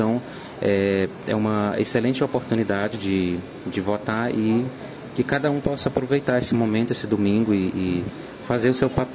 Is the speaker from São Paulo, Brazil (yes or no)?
no; Piauí, Brazil; now in Maringá, Brazil; Não, eu sou do Piauí, me encontro no Paraná já faz uns 7 meses